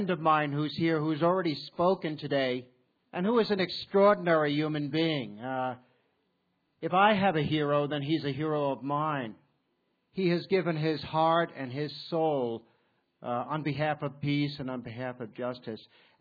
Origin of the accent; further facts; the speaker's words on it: Massapequa, New York, United States; I was a Marine, and I grew up in Massapequa, Long Island